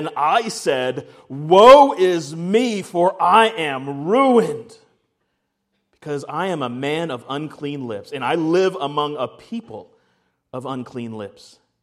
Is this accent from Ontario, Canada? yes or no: yes; Ontario, Canada; I grew up in Canada, near Toronto, southern part of Ontario. I grew up about 30 minutes away from a place called Niagara Falls.